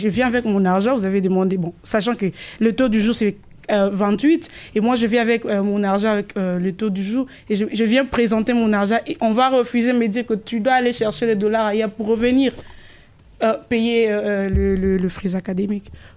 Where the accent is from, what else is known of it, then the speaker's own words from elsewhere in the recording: DR Congo; Et l'État, sachant que nous sommes des Congolais, nous avons le franc congolais.